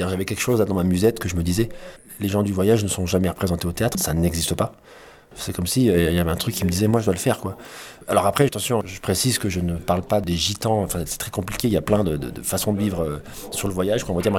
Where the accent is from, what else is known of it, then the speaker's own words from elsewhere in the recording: Clermont-Ferrand, Auvergne-Rhône-Alpes, France; born there; je suis né du côté de Clermont-Ferrand, d'un père un peu ouvrier portugais et d'une mère gitane, quoi, faisant partie de la communauté des gens du voyage.